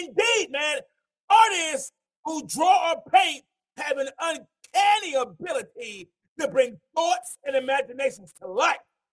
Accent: Mount Vernon, New York, United States; I'm from Mount Vernon. So

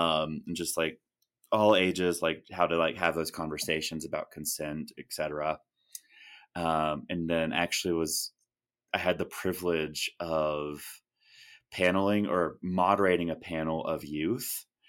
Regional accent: Georgia, United States; And yeah, I've only been here for like a year, but like every time I tell people that like I'm from Georgia

